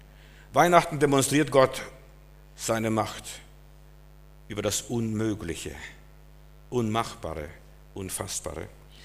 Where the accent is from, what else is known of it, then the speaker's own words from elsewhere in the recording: Berlin, Germany; Wir als Berliner wissen das, was es bedeutet, als die Mauer fiel.